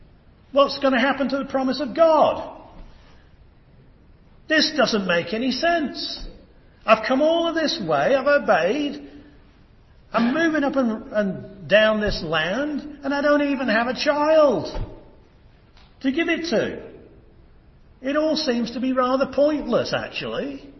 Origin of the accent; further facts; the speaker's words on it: United Kingdom; I'm a Brit.